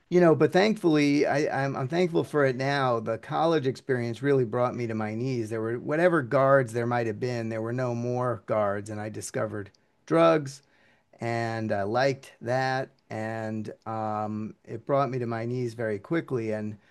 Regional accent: New York, United States; And I grew up in New York, and I would call her from the payphone in the frat house that I was living in.

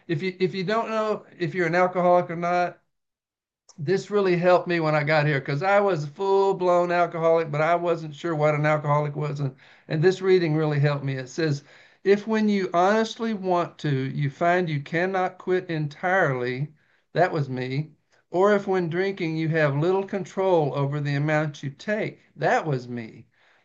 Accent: Hurst, Texas, United States; I'm from Hearst, Texas.

